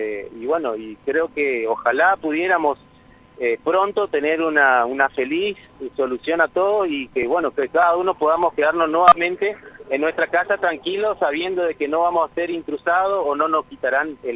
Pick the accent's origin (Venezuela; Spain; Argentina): Argentina; somos argentinos y creo que tenemos los mismos derechos que todos los ciudadanos del país